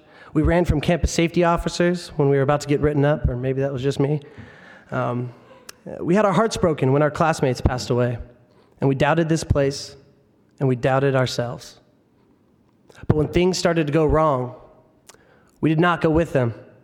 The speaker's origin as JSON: {"language": "English", "region": "California", "country": "United States", "tie": "born or raised there", "said": "the governor of my home state, Jerry Brown."}